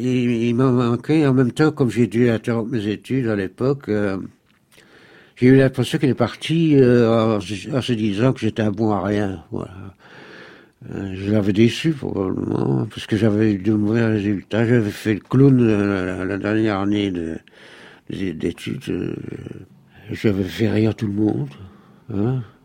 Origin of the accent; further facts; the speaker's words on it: Boussu, Wallonia, Belgium; J'ai travaillé à l'âge de 15 ans dans une robinetterie à Boussu, mon village natal.